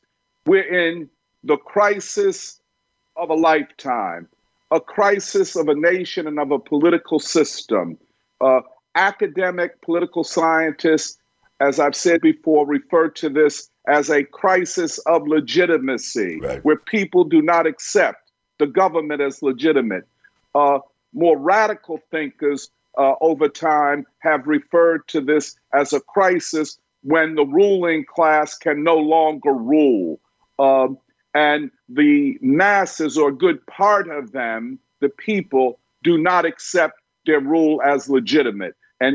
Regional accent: Philadelphia, Pennsylvania, United States; I'm from Philadelphia in this hotbed now of mail-in ballots

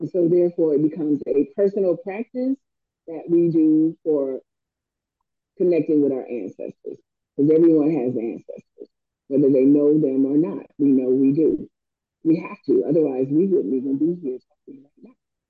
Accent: Alabama, United States; yeah, you would think, but I'm from the South. I'm from the South. I'm from Alabama. I'm not from New Orleans

